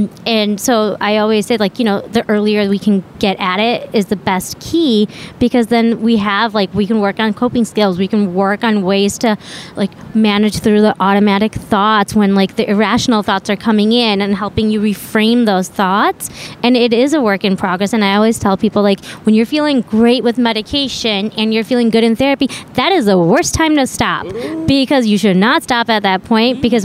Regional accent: United States; My biggest reason of like speaking out was that growing up in America, right, I have all these freedoms

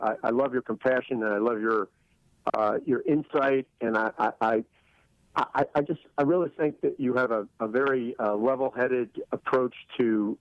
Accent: New Jersey, United States; I'm originally from New Jersey.

